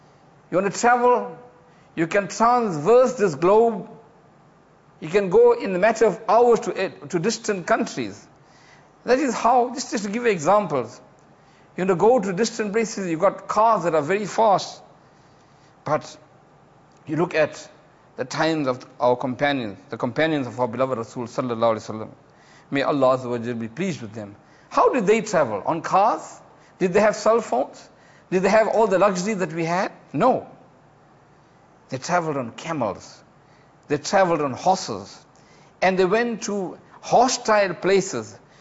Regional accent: South Africa; Even I am from South Africa, Islam came even to Africa and to South Africa.

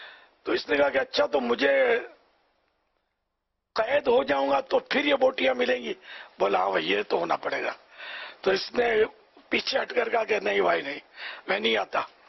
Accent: Karachi, Sindh, Pakistan; born there; اور پھر میں کراچی میں پیدا ہوا، پہلے حیدرآباد میں اترے ہمارے ماں باپ، وہاں کچھ عرصہ رہے، پھر کراچی میں میری ولادت ہوئی.

